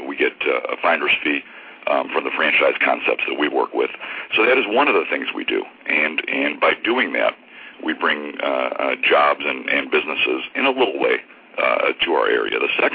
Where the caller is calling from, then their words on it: Cleveland, Ohio, United States; The rock and roll capital of the world, Cleveland, Ohio.